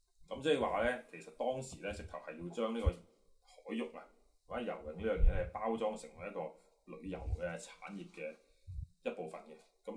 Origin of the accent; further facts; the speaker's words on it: China; 即係我哋中國人發展現代運動